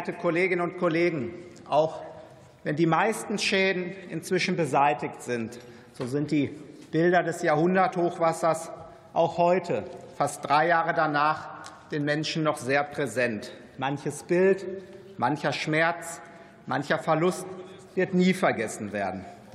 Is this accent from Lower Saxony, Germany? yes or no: no; Hagen, North Rhine-Westphalia, Germany; traf das Hochwasser so auch meine Heimatstadt Hagen.